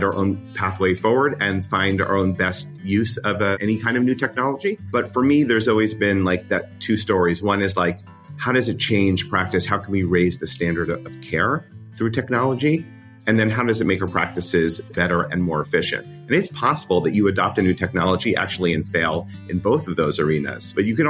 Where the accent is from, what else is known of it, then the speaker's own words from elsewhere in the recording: New York, United States; now in Los Angeles, United States; which is actually in my home in Los Angeles at the moment. But I'm actually from New York, went to Penn College, Penn Dental, Harvard Ortho.